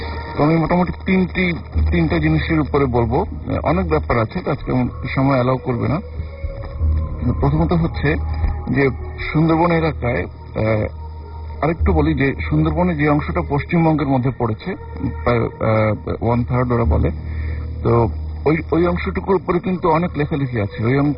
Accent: Khulna, Khulna Division, Bangladesh; now in Dhaka, Bangladesh; আমি খুলনা ছেড়ে এখন যদি পেশাগত কারণে ঢাকায় থাকতে হয়

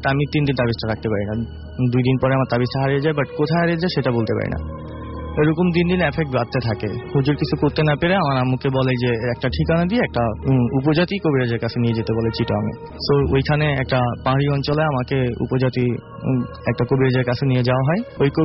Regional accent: Chandpur, Chittagong Division, Bangladesh; now in Dhaka, Bangladesh; আমার দেশের বাড়ি, আমার গ্রামের বাড়ি চাঁদপুরে। সো আমার গ্রামের বাড়িতে আমি তখন অনেক দিন পরে গেছিলাম। আমার গ্রামের বাড়িটা একেবারে অজপাড়া, একেবারে ছোট্ট একটি গ্রাম।

